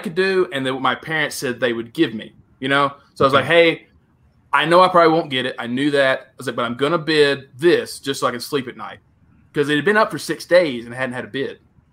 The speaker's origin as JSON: {"language": "English", "region": "Tennessee", "country": "United States", "tie": "born or raised there", "said": "Western Tennessee."}